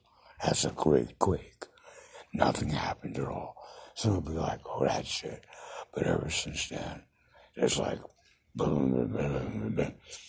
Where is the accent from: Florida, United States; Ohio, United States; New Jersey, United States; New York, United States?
New York, United States; Cuomo resigned. I'm a New Yorker.